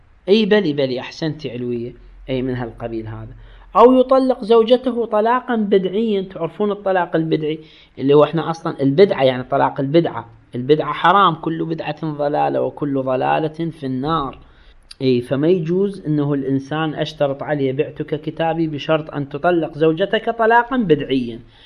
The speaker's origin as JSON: {"language": "Arabic", "country": "Iraq", "said": "نكاح الشغار يعني هذا اللي يسموه عندنا بالعراق قصة بقصة،"}